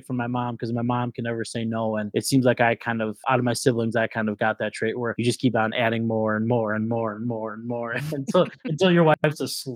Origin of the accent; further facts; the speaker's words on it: Wisconsin Rapids, Wisconsin, United States; I'm running for a District 8 alderperson, born and raised in Wisconsin Rapids, raised my family here now.